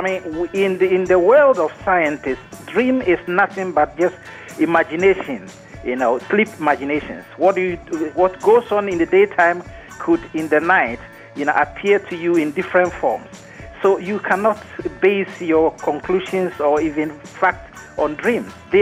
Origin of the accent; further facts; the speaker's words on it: Ghana; also born or lived in England; now in Sweden; I live in Sweden. Originally, I come from Ghana, but I live in Sweden for about 20 years.